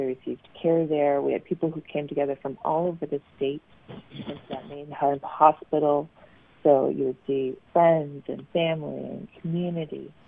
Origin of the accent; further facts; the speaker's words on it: Alaska, United States; I am Tlingit from Southeast.